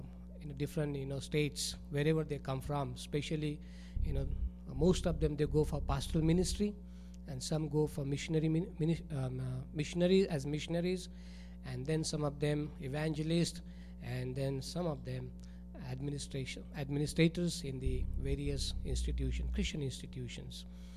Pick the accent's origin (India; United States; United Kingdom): India; I come from India, and I'm based right now in Calcutta.